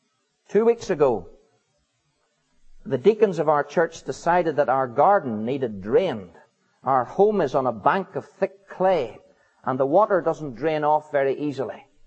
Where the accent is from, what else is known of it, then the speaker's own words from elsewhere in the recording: Ireland; Now, perhaps as an Irishman, I put it rather bluntly